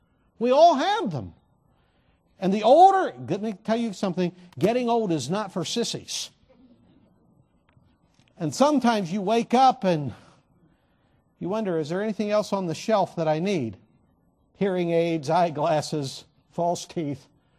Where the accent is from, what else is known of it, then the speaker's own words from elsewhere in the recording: Cleveland, Ohio, United States; You know, obviously growing up in Cleveland, you know, I watched as Cavaliers finally won that championship after long years of the Cleveland drought.